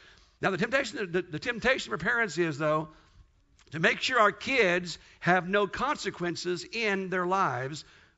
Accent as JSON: {"language": "English", "town": "Newtown", "region": "Missouri", "country": "United States", "tie": "born or raised there", "also_born_or_lived": "Kansas", "said": "I was born in Kansas. Went to a farm at age 2 in northern Missouri my dad was raised at. And on this farm, we lived about 3 miles from a great big old town called Newtown, Missouri. Population 365."}